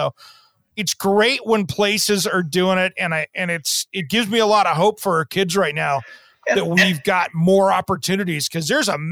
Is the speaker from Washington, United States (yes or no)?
yes; Tri-Cities, Washington, United States; I grew up in Eastern Washington in the Tri-Cities, and we've got a radio station over there, KLNA, and they did a really good job.